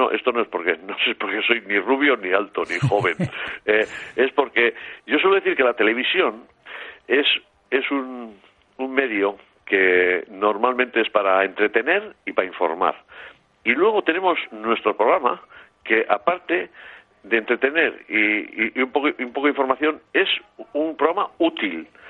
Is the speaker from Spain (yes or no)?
yes; Aitona, Catalonia, Spain; Que yo también soy de Aitona, que yo tengo 13 nietos y voy para 75.